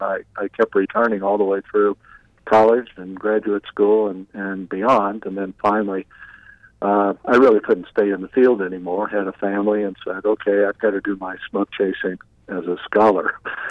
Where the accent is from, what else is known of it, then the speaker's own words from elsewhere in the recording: Phoenix, Arizona, United States; I mean, I grew up in Phoenix, basically.